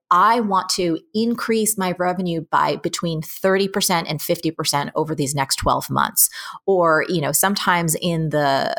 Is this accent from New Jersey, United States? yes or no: yes; New Jersey, United States; I'm from New Jersey. This is how I roll.